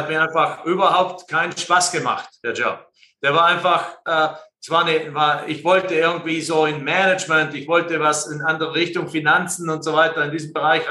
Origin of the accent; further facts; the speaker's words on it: Germany; moved away; ich hatte immer Heimweh und habe immer mich gedacht, Deutschland ist mein Heimatland